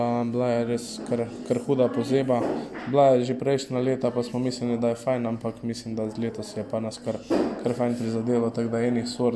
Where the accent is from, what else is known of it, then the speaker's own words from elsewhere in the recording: Ručetna vas, Southeast Slovenia, Slovenia; Sicer smo mi res iz Ručetne vasi, smo res čisto na meji za semško občino.